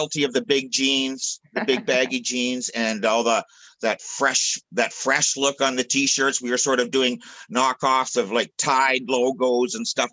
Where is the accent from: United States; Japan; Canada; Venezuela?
Canada; Brandon, Manitoba; This is where I live. I grew up in Brandon